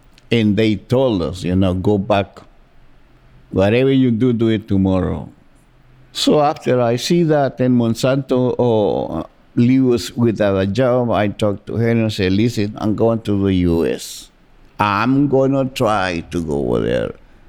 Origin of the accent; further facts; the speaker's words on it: San Salvador, El Salvador; English is a second language; moved away as an adult; I'm from El Salvador, from San Salvador.